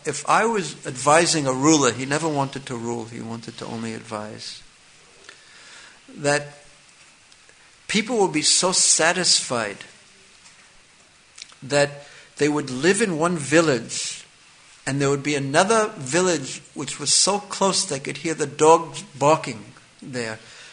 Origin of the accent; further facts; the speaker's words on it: New York, United States; I remember when I was growing up in New York, I was living fairly close to an airport.